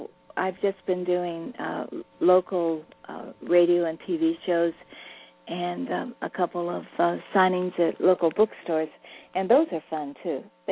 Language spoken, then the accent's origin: English; St. Louis, Missouri, United States; I grew up in St. Louis.